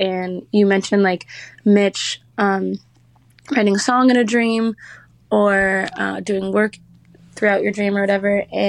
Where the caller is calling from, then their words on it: New York, United States; I'm listening from New York.